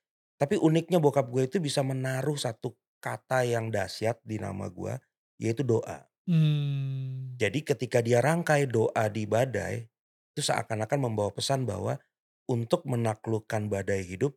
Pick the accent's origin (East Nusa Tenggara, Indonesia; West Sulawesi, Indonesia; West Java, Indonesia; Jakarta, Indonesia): Jakarta, Indonesia; born there; Tapi gue lahir di Jakarta lah.